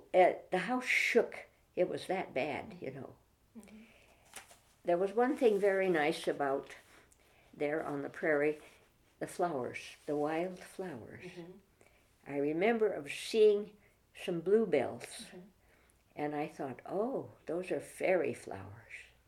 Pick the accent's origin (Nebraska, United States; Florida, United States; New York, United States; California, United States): Nebraska, United States; Stanton; born there; I was born in Stanton, Nebraska, July 1st, 1913.